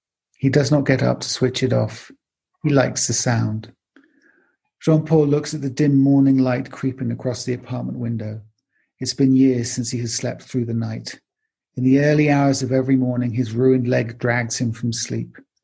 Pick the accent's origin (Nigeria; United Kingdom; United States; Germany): United Kingdom; England; speaking as an Englishman who grew up dreaming about New York